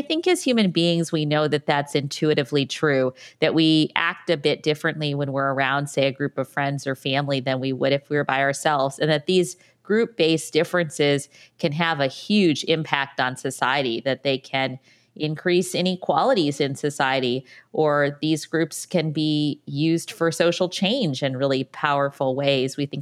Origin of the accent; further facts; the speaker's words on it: Ithaca, New York, United States; I went to Cornell University, which is in my hometown.